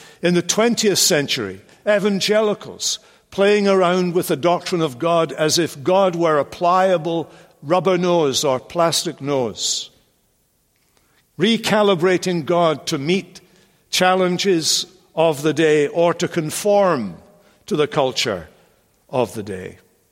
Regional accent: Scotland, United Kingdom; my wife is English, after all, and I'm Scottish.

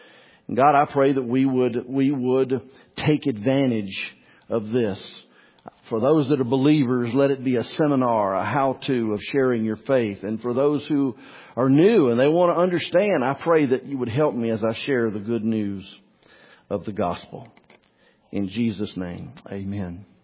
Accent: United States; born there; I was born in the United States. So by default, you know, I must be a Christian.

